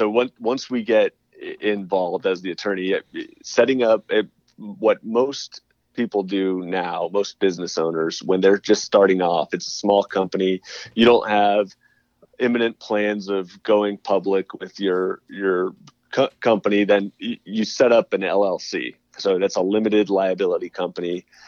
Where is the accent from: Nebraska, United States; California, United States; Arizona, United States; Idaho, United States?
Arizona, United States; Phoenix; also born or lived in Ohio; But I grew up in Phoenix, Arizona, went to Ohio for school, started my practice out there as a 1099 contractor attorney.